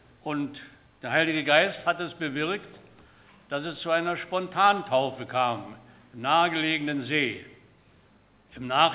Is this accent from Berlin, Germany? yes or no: yes; Berlin, Germany; Ich war vor einigen Monaten in meiner Heimatstadt Berlin